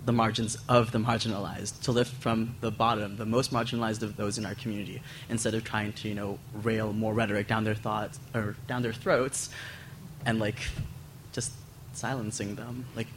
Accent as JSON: {"language": "English", "country": "Canada", "said": "I'm from Canada. I'm also like visibly like brown."}